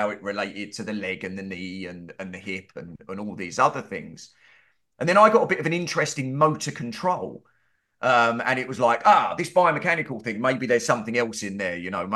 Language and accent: English; London, United Kingdom; now in Ramsgate, United Kingdom; So I am originally a Londoner. I'm a very proud Londoner. We're a dying breed, the original Londoner. But now I live down on the south coast of the UK, so the southeast coast. I live in a little place called Ramsgate, which is on the beach.